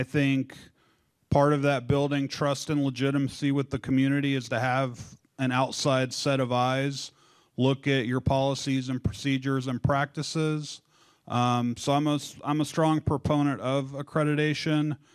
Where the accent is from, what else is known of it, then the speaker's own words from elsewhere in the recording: Kansas City, United States; So what drew me to this job is I grew up in the Kansas City area.